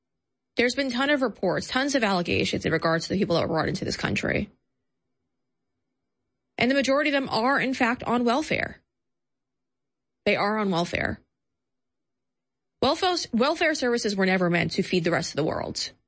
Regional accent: New York, United States; You know, I come from New York. I come from an area, but they assimilated.

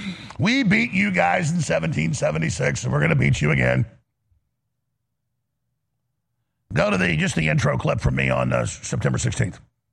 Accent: Texas, United States; I'm an American. I'm a Texan.

